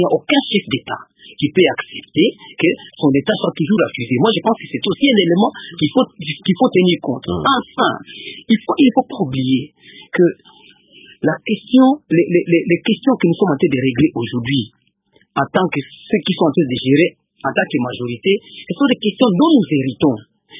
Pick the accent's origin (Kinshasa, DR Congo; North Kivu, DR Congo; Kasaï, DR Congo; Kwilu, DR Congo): North Kivu, DR Congo; Moi, je viens du Nord Kivu.